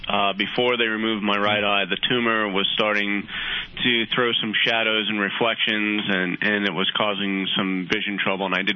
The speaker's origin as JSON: {"language": "English", "town": "Long Island", "region": "New York", "country": "United States", "tie": "born or raised there", "said": "No, I grew up on Long Island, New York."}